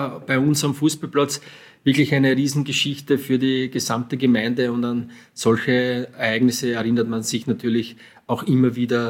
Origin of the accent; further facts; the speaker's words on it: Zagersdorf, Burgenland, Austria; Ja, Zagersdorf ist meine Heimatgemeinde. In diesem Ort möchte ich auch alt werden. Habe mittlerweile Haus gebaut mit meiner Frau dort.